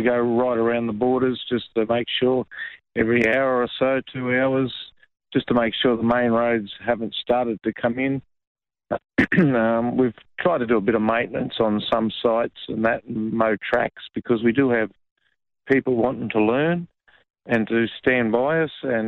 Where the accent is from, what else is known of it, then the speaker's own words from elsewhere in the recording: Queensland, Australia; from the Carby mob from Sunshine Coast or Gympie area.